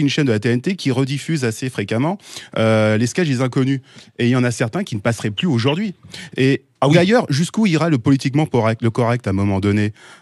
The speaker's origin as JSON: {"language": "French", "country": "France", "said": "je suis français, je suis d'ascendance mauricienne, indienne."}